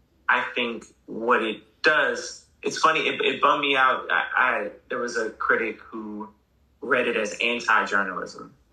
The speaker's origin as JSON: {"language": "English", "town": "Boston", "region": "Massachusetts", "country": "United States", "said": "She's also from Massachusetts. I was from Boston."}